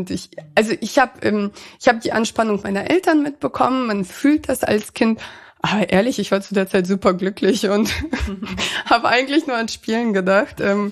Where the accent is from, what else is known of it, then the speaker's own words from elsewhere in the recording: Ankum, Lower Saxony, Germany; also born or lived in Kazakhstan; Ja, also Ankum ist meine Heimat. Ich hatte letztens hier auf der Arbeit einen neuen Vorgesetzten und der weiß, dass ich in Kasachstan geboren worden bin.